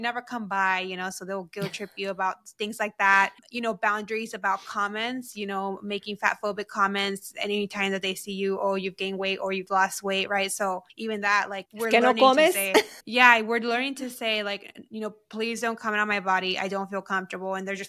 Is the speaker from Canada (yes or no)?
no; United States; as a bicultural Latina, meaning that, you know, soy de aquí, de allá, right? I'm Mexican American. I'm both.